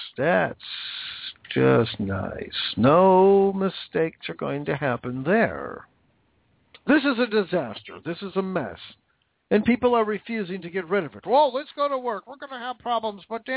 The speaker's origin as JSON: {"language": "English", "region": "Washington", "country": "United States", "tie": "born or raised there", "said": "I grew up in Washington, right across the Columbia River."}